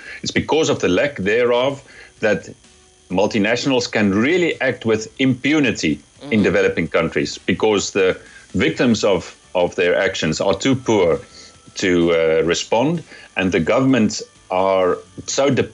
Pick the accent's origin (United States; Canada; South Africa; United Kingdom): South Africa; English is a second language; maybe you can hear it from my accent. I'm a South African from origin, and I grew up during the apartheid era.